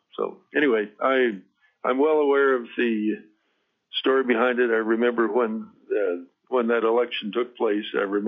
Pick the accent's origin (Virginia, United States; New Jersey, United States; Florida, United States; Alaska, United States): Alaska, United States; Ninilchik; I was raised in Nanilchik and have participated in the set net fishery since statehood.